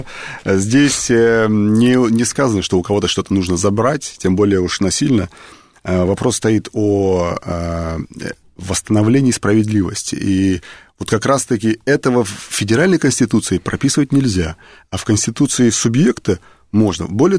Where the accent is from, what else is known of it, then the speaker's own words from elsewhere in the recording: Ingushetia, Russia; born there; мои предки родились здесь, в Ингушетии, и, так сказать, я здесь тоже родился, и здесь я умру